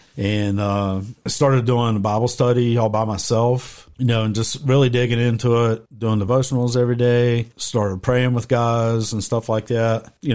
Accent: Tennessee, United States; Whenever we lived in Tennessee, I was raised in Tennessee

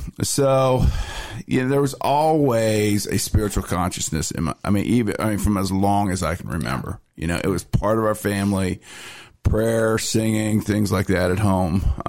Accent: Lancaster, Pennsylvania, United States; Originally, I'm from Lancaster, Pennsylvania. I grew up in a family of six.

